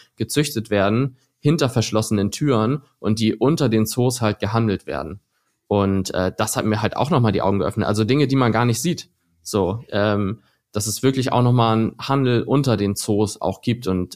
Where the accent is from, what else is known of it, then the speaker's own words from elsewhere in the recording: Schleswig-Holstein, Germany; Ja, ich bin halt Kind des Nordens. Ich komme aus der Nähe von Kiel, so ein kleineres Dorf zwischen Hamburg und Kiel. Und ich war halt immer nah am Wasser.